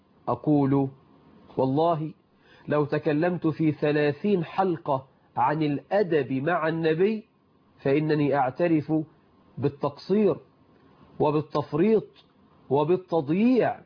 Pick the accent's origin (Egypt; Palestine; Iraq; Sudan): Egypt; بلدنا مصر